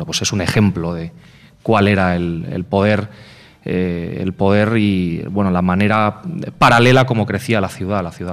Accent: Gandia, Valencian Community, Spain; y yo diría, como soy de Gandía, voy a decir también internacional.

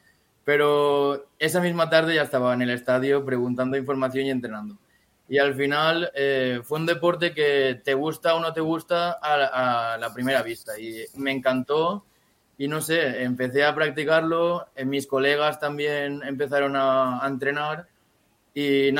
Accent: Sueca, Valencian Community, Spain; yo estaba en el equipo de fútbol de mi pueblo, que soy de un pueblo de Sueca, cerca de Valencia.

